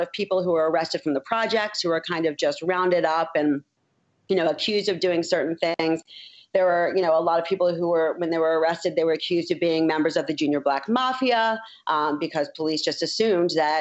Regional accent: Philadelphia, Pennsylvania, United States; No, not really as a Philadelphian either.

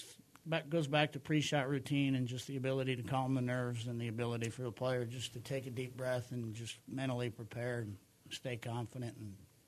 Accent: Minnesota, United States; My home state of Minnesota, so I got to disagree with Billy.

